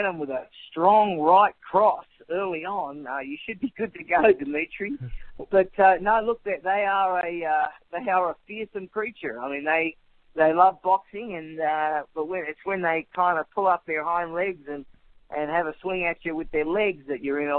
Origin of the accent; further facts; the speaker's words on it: Sydney, New South Wales, Australia; born there; So I was born in Sydney